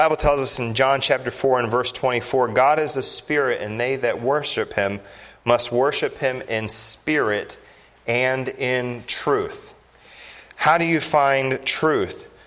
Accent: Mid-Atlantic, United States; I'm from the Mid-Atlantic area, a little south and west of here

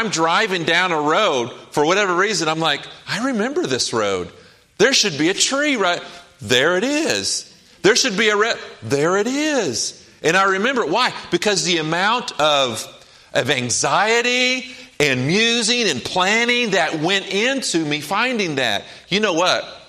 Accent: Oklahoma, United States; Now, my dad used to use the word reckon all the time because I grew up in Oklahoma.

